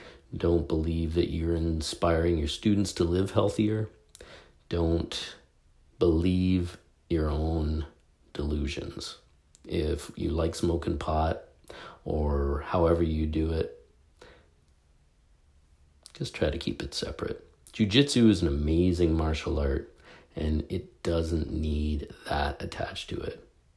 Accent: Canada; You know, I like a beer. I'm a Canadian.

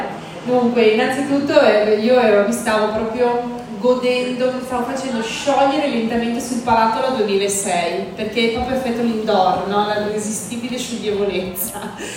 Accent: Verona, Veneto, Italy; io sono veneta, sono veronese, c'è anche da noi Sangiovese

